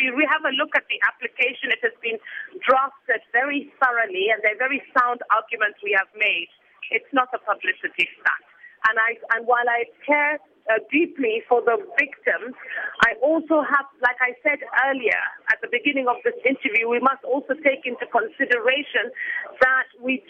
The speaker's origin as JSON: {"language": "English", "country": "Kenya", "said": "But now, as a Kenyan, there's a realization that there's a very great possibility that both the president and his deputy could be away at the same time."}